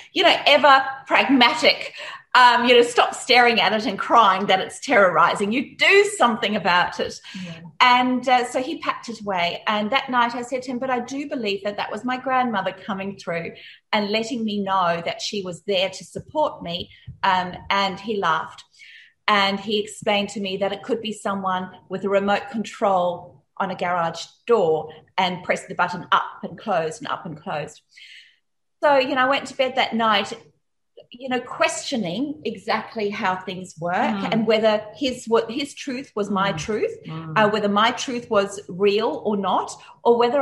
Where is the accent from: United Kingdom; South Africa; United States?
South Africa; You know, growing up in South Africa, we had some pretty strict, you know, rules of what was the correct way to behave.